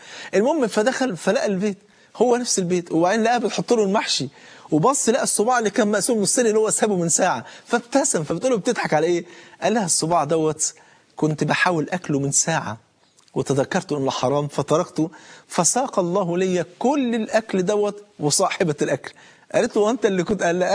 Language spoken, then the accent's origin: Arabic; Egypt; كان في شاب من بلاد الصعيد عندنا في مصر، الكلام ده زمان